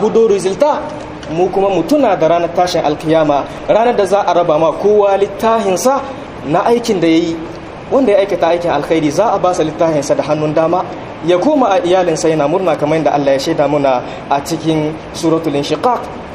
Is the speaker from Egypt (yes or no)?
no; Niamey, Niger; في مدينتنا نيامي، وفي بلدنا النيجر، وفي قارتنا أفريقيا